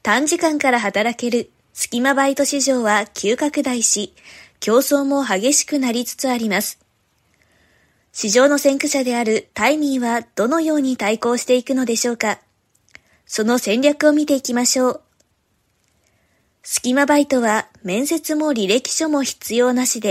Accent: Aichi, Japan; 今日のエンディングは私の地元愛知県発祥のカフェを取り上げます。

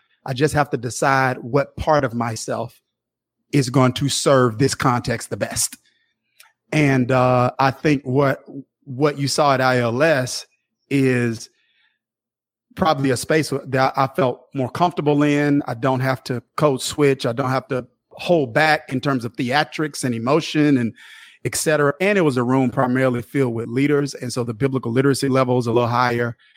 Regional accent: Kilmichael, Mississippi, United States; So I grew up in a small town called Killmichael, Mississippi.

